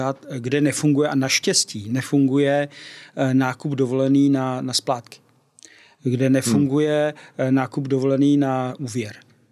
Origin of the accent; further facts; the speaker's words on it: Prague, Czechia; oba dva jsme z Prahy, takže my když jdeme, já bydlím v centru